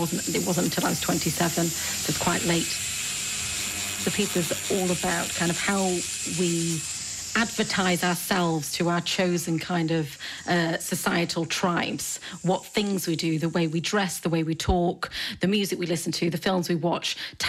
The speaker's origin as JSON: {"language": "English", "town": "Stoke-on-Trent", "region": "West Midlands", "country": "United Kingdom", "tie": "born or raised there", "said": "family, from Stoke-on-Trent, which is a working class town in the UK. And most of the people that are from my hometown don't really even know that composers write the strange music that I write nowadays."}